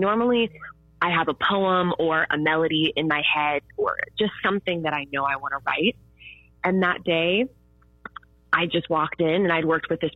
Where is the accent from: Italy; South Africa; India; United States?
United States; Butler; It is Butler, my hometown, my pride.